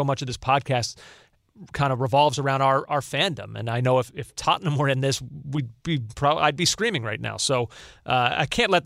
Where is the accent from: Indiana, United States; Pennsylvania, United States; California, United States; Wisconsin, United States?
Pennsylvania, United States; Philadelphia; I saw them everywhere growing up in Philadelphia.